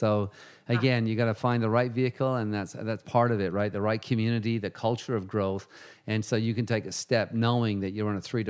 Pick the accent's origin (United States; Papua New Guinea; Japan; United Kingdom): United Kingdom; England; born there; England is, I think, number 4 of top downloads. And, you know, is my that's my birth right there.